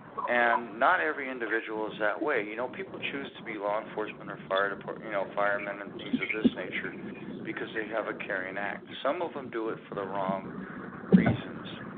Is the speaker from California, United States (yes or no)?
yes; California, United States; moved away; I'm originally from California. Okay, I moved to the Midwest 23